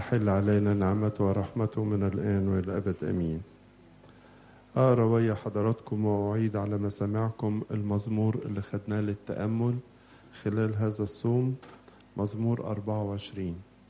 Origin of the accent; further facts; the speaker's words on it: Egypt; احنا في مصر